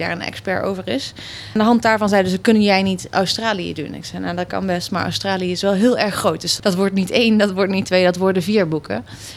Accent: Maastricht, Limburg, Netherlands; ik kom zelf uit Maastricht. Af en toe komt die zachtigheden nog tussendoor.

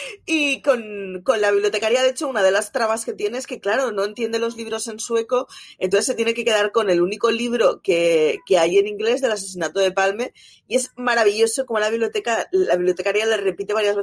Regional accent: Barcelona, Catalonia, Spain; yo soy de Barcelona, mis padres son de Euskadi

